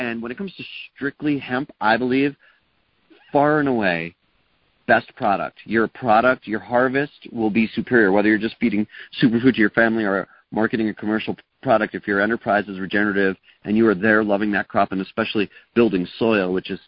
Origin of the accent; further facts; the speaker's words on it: East Coast, United States; I grew up in the East Coast.